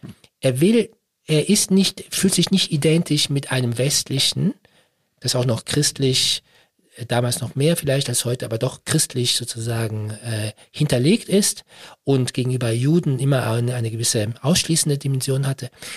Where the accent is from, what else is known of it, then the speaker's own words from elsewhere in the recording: Switzerland; born there; Ich bin in der Schweiz geboren, aber mein Vater ist Italiener, meine Mutter war Deutsche, sie war protestantisch, aber irgendwie atheistisch, mein Vater war katholisch, aber irgendwie agnostisch.